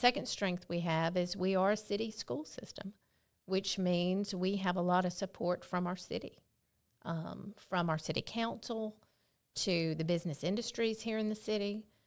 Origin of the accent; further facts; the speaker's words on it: Pike Road, Alabama, United States; also born or lived in Montgomery; I was born in Montgomery and grew up for the first couple of years in Pike Road.